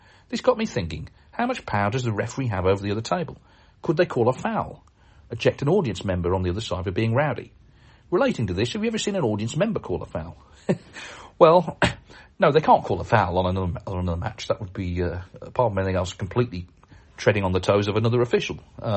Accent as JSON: {"language": "English", "country": "Canada", "said": "I'm from Canada and I'm planning to attend the World Championship next year, 2024."}